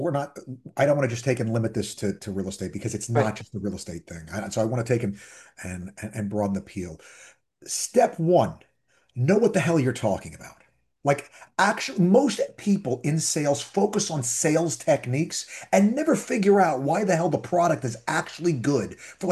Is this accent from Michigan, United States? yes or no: no; New York, United States; I'm from New York. In New York, I got a guy.